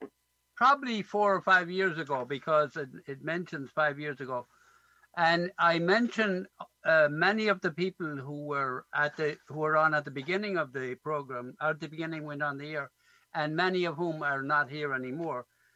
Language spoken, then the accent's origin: English; Ireland; And now the station is on the air and I'm the Irish host. It's also on the net, so I'm heard in Ireland, coast to coast.